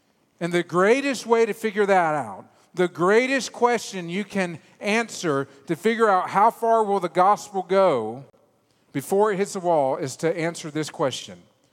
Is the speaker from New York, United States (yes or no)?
no; Virginia, United States; also born or lived in Beaufort, South Carolina; Now, I grew up most of my life in the South. I'm from Virginia originally. I moved to Beaufort, South Carolina, and that's where I came to know the Lord.